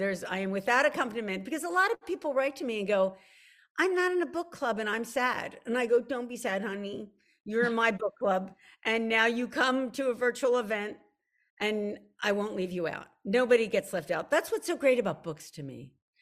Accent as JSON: {"language": "English", "town": "Philadelphia", "region": "Pennsylvania", "country": "United States", "said": "And I'm from Philly. I've never been in a lemon grove."}